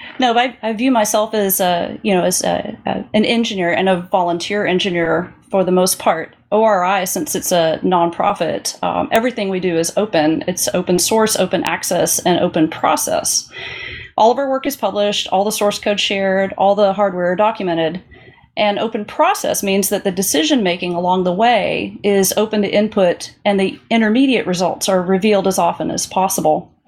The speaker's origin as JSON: {"language": "English", "town": "Little Rock", "region": "Arkansas", "country": "United States", "tie": "born or raised there", "said": "Yeah, I grew up mainly in Little Rock, Arkansas."}